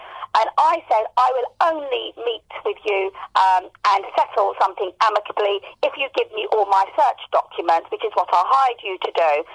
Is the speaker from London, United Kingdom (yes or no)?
yes; London, United Kingdom; I live in South East London, where I've lived all my life and I was born here, and I'm British Asia.